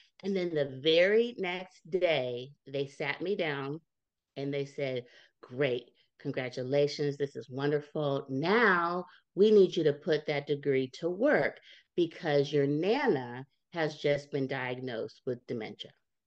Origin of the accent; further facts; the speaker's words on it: Ohio, United States; now in Charlotte, United States; I moved to Charlotte, North Carolina, because I'm originally from Ohio.